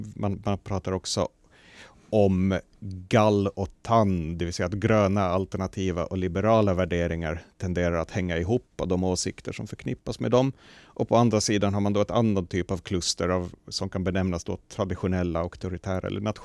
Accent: Sweden; moved away as an adult; now in Finland; jag flyttade ursprungligen till Finland från Sverige under studietiden

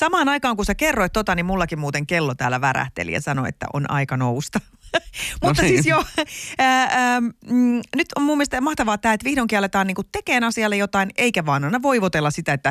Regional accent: Pirkkala, Pirkanmaa, Finland; kun mä oon lähtenyt Tampereelta pois, niin en mä pirkkalalaisena kitise

